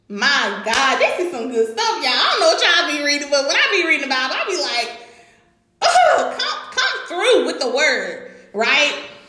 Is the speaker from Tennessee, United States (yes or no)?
yes; Memphis, Tennessee, United States; You know I grew up in North Memphis, right?